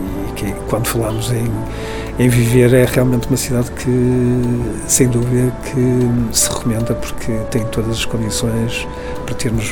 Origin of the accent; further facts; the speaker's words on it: Viana do Castelo, Portugal; sou vianense gema e adoro esta cidade